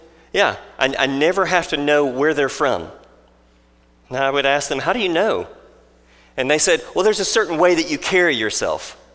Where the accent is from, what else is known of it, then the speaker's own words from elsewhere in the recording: United States; We're very proud as Americans, aren't we? I loved having that blue passport living overseas, knowing that I was from